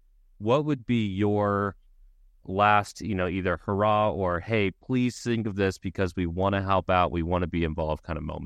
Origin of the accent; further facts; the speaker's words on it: Ohio, United States; I never experienced them before because I grew up in Ohio